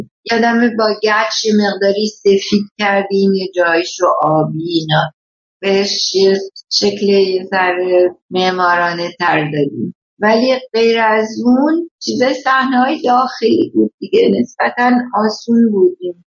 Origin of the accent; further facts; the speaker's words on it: France; also born or lived in United States; من از بچگی تو فرانسه بزرگ شدم، بعدم که 7 سال آمریکا درس خوندم